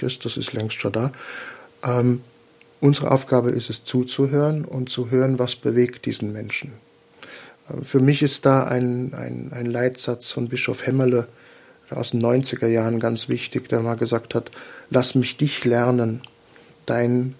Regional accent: Rhineland-Palatinate, Germany; now in Vienna, Austria; Eigentlich komme ich gebürtig aus Deutschland. Ich bin aus der Pfalz, ein ganz berühmtes Wein- und Waldgebiet. Wobei man dazu sagen muss, außer Wein und Wald gibt es da nicht viel. Aber ich bin seit über 20 Jahren mittlerweile in Österreich.

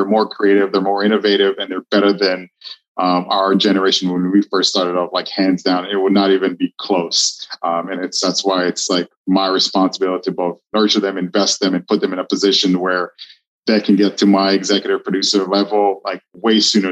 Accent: Israel; So I'm born and raised in Israel, lived there the majority of my life.

